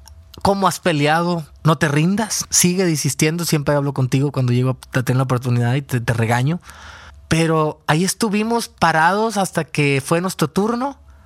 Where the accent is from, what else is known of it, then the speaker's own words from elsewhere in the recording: Hermosillo, Sonora, Mexico; que son 14 horas manejando de donde soy yo, de Hermosillo, Sonora.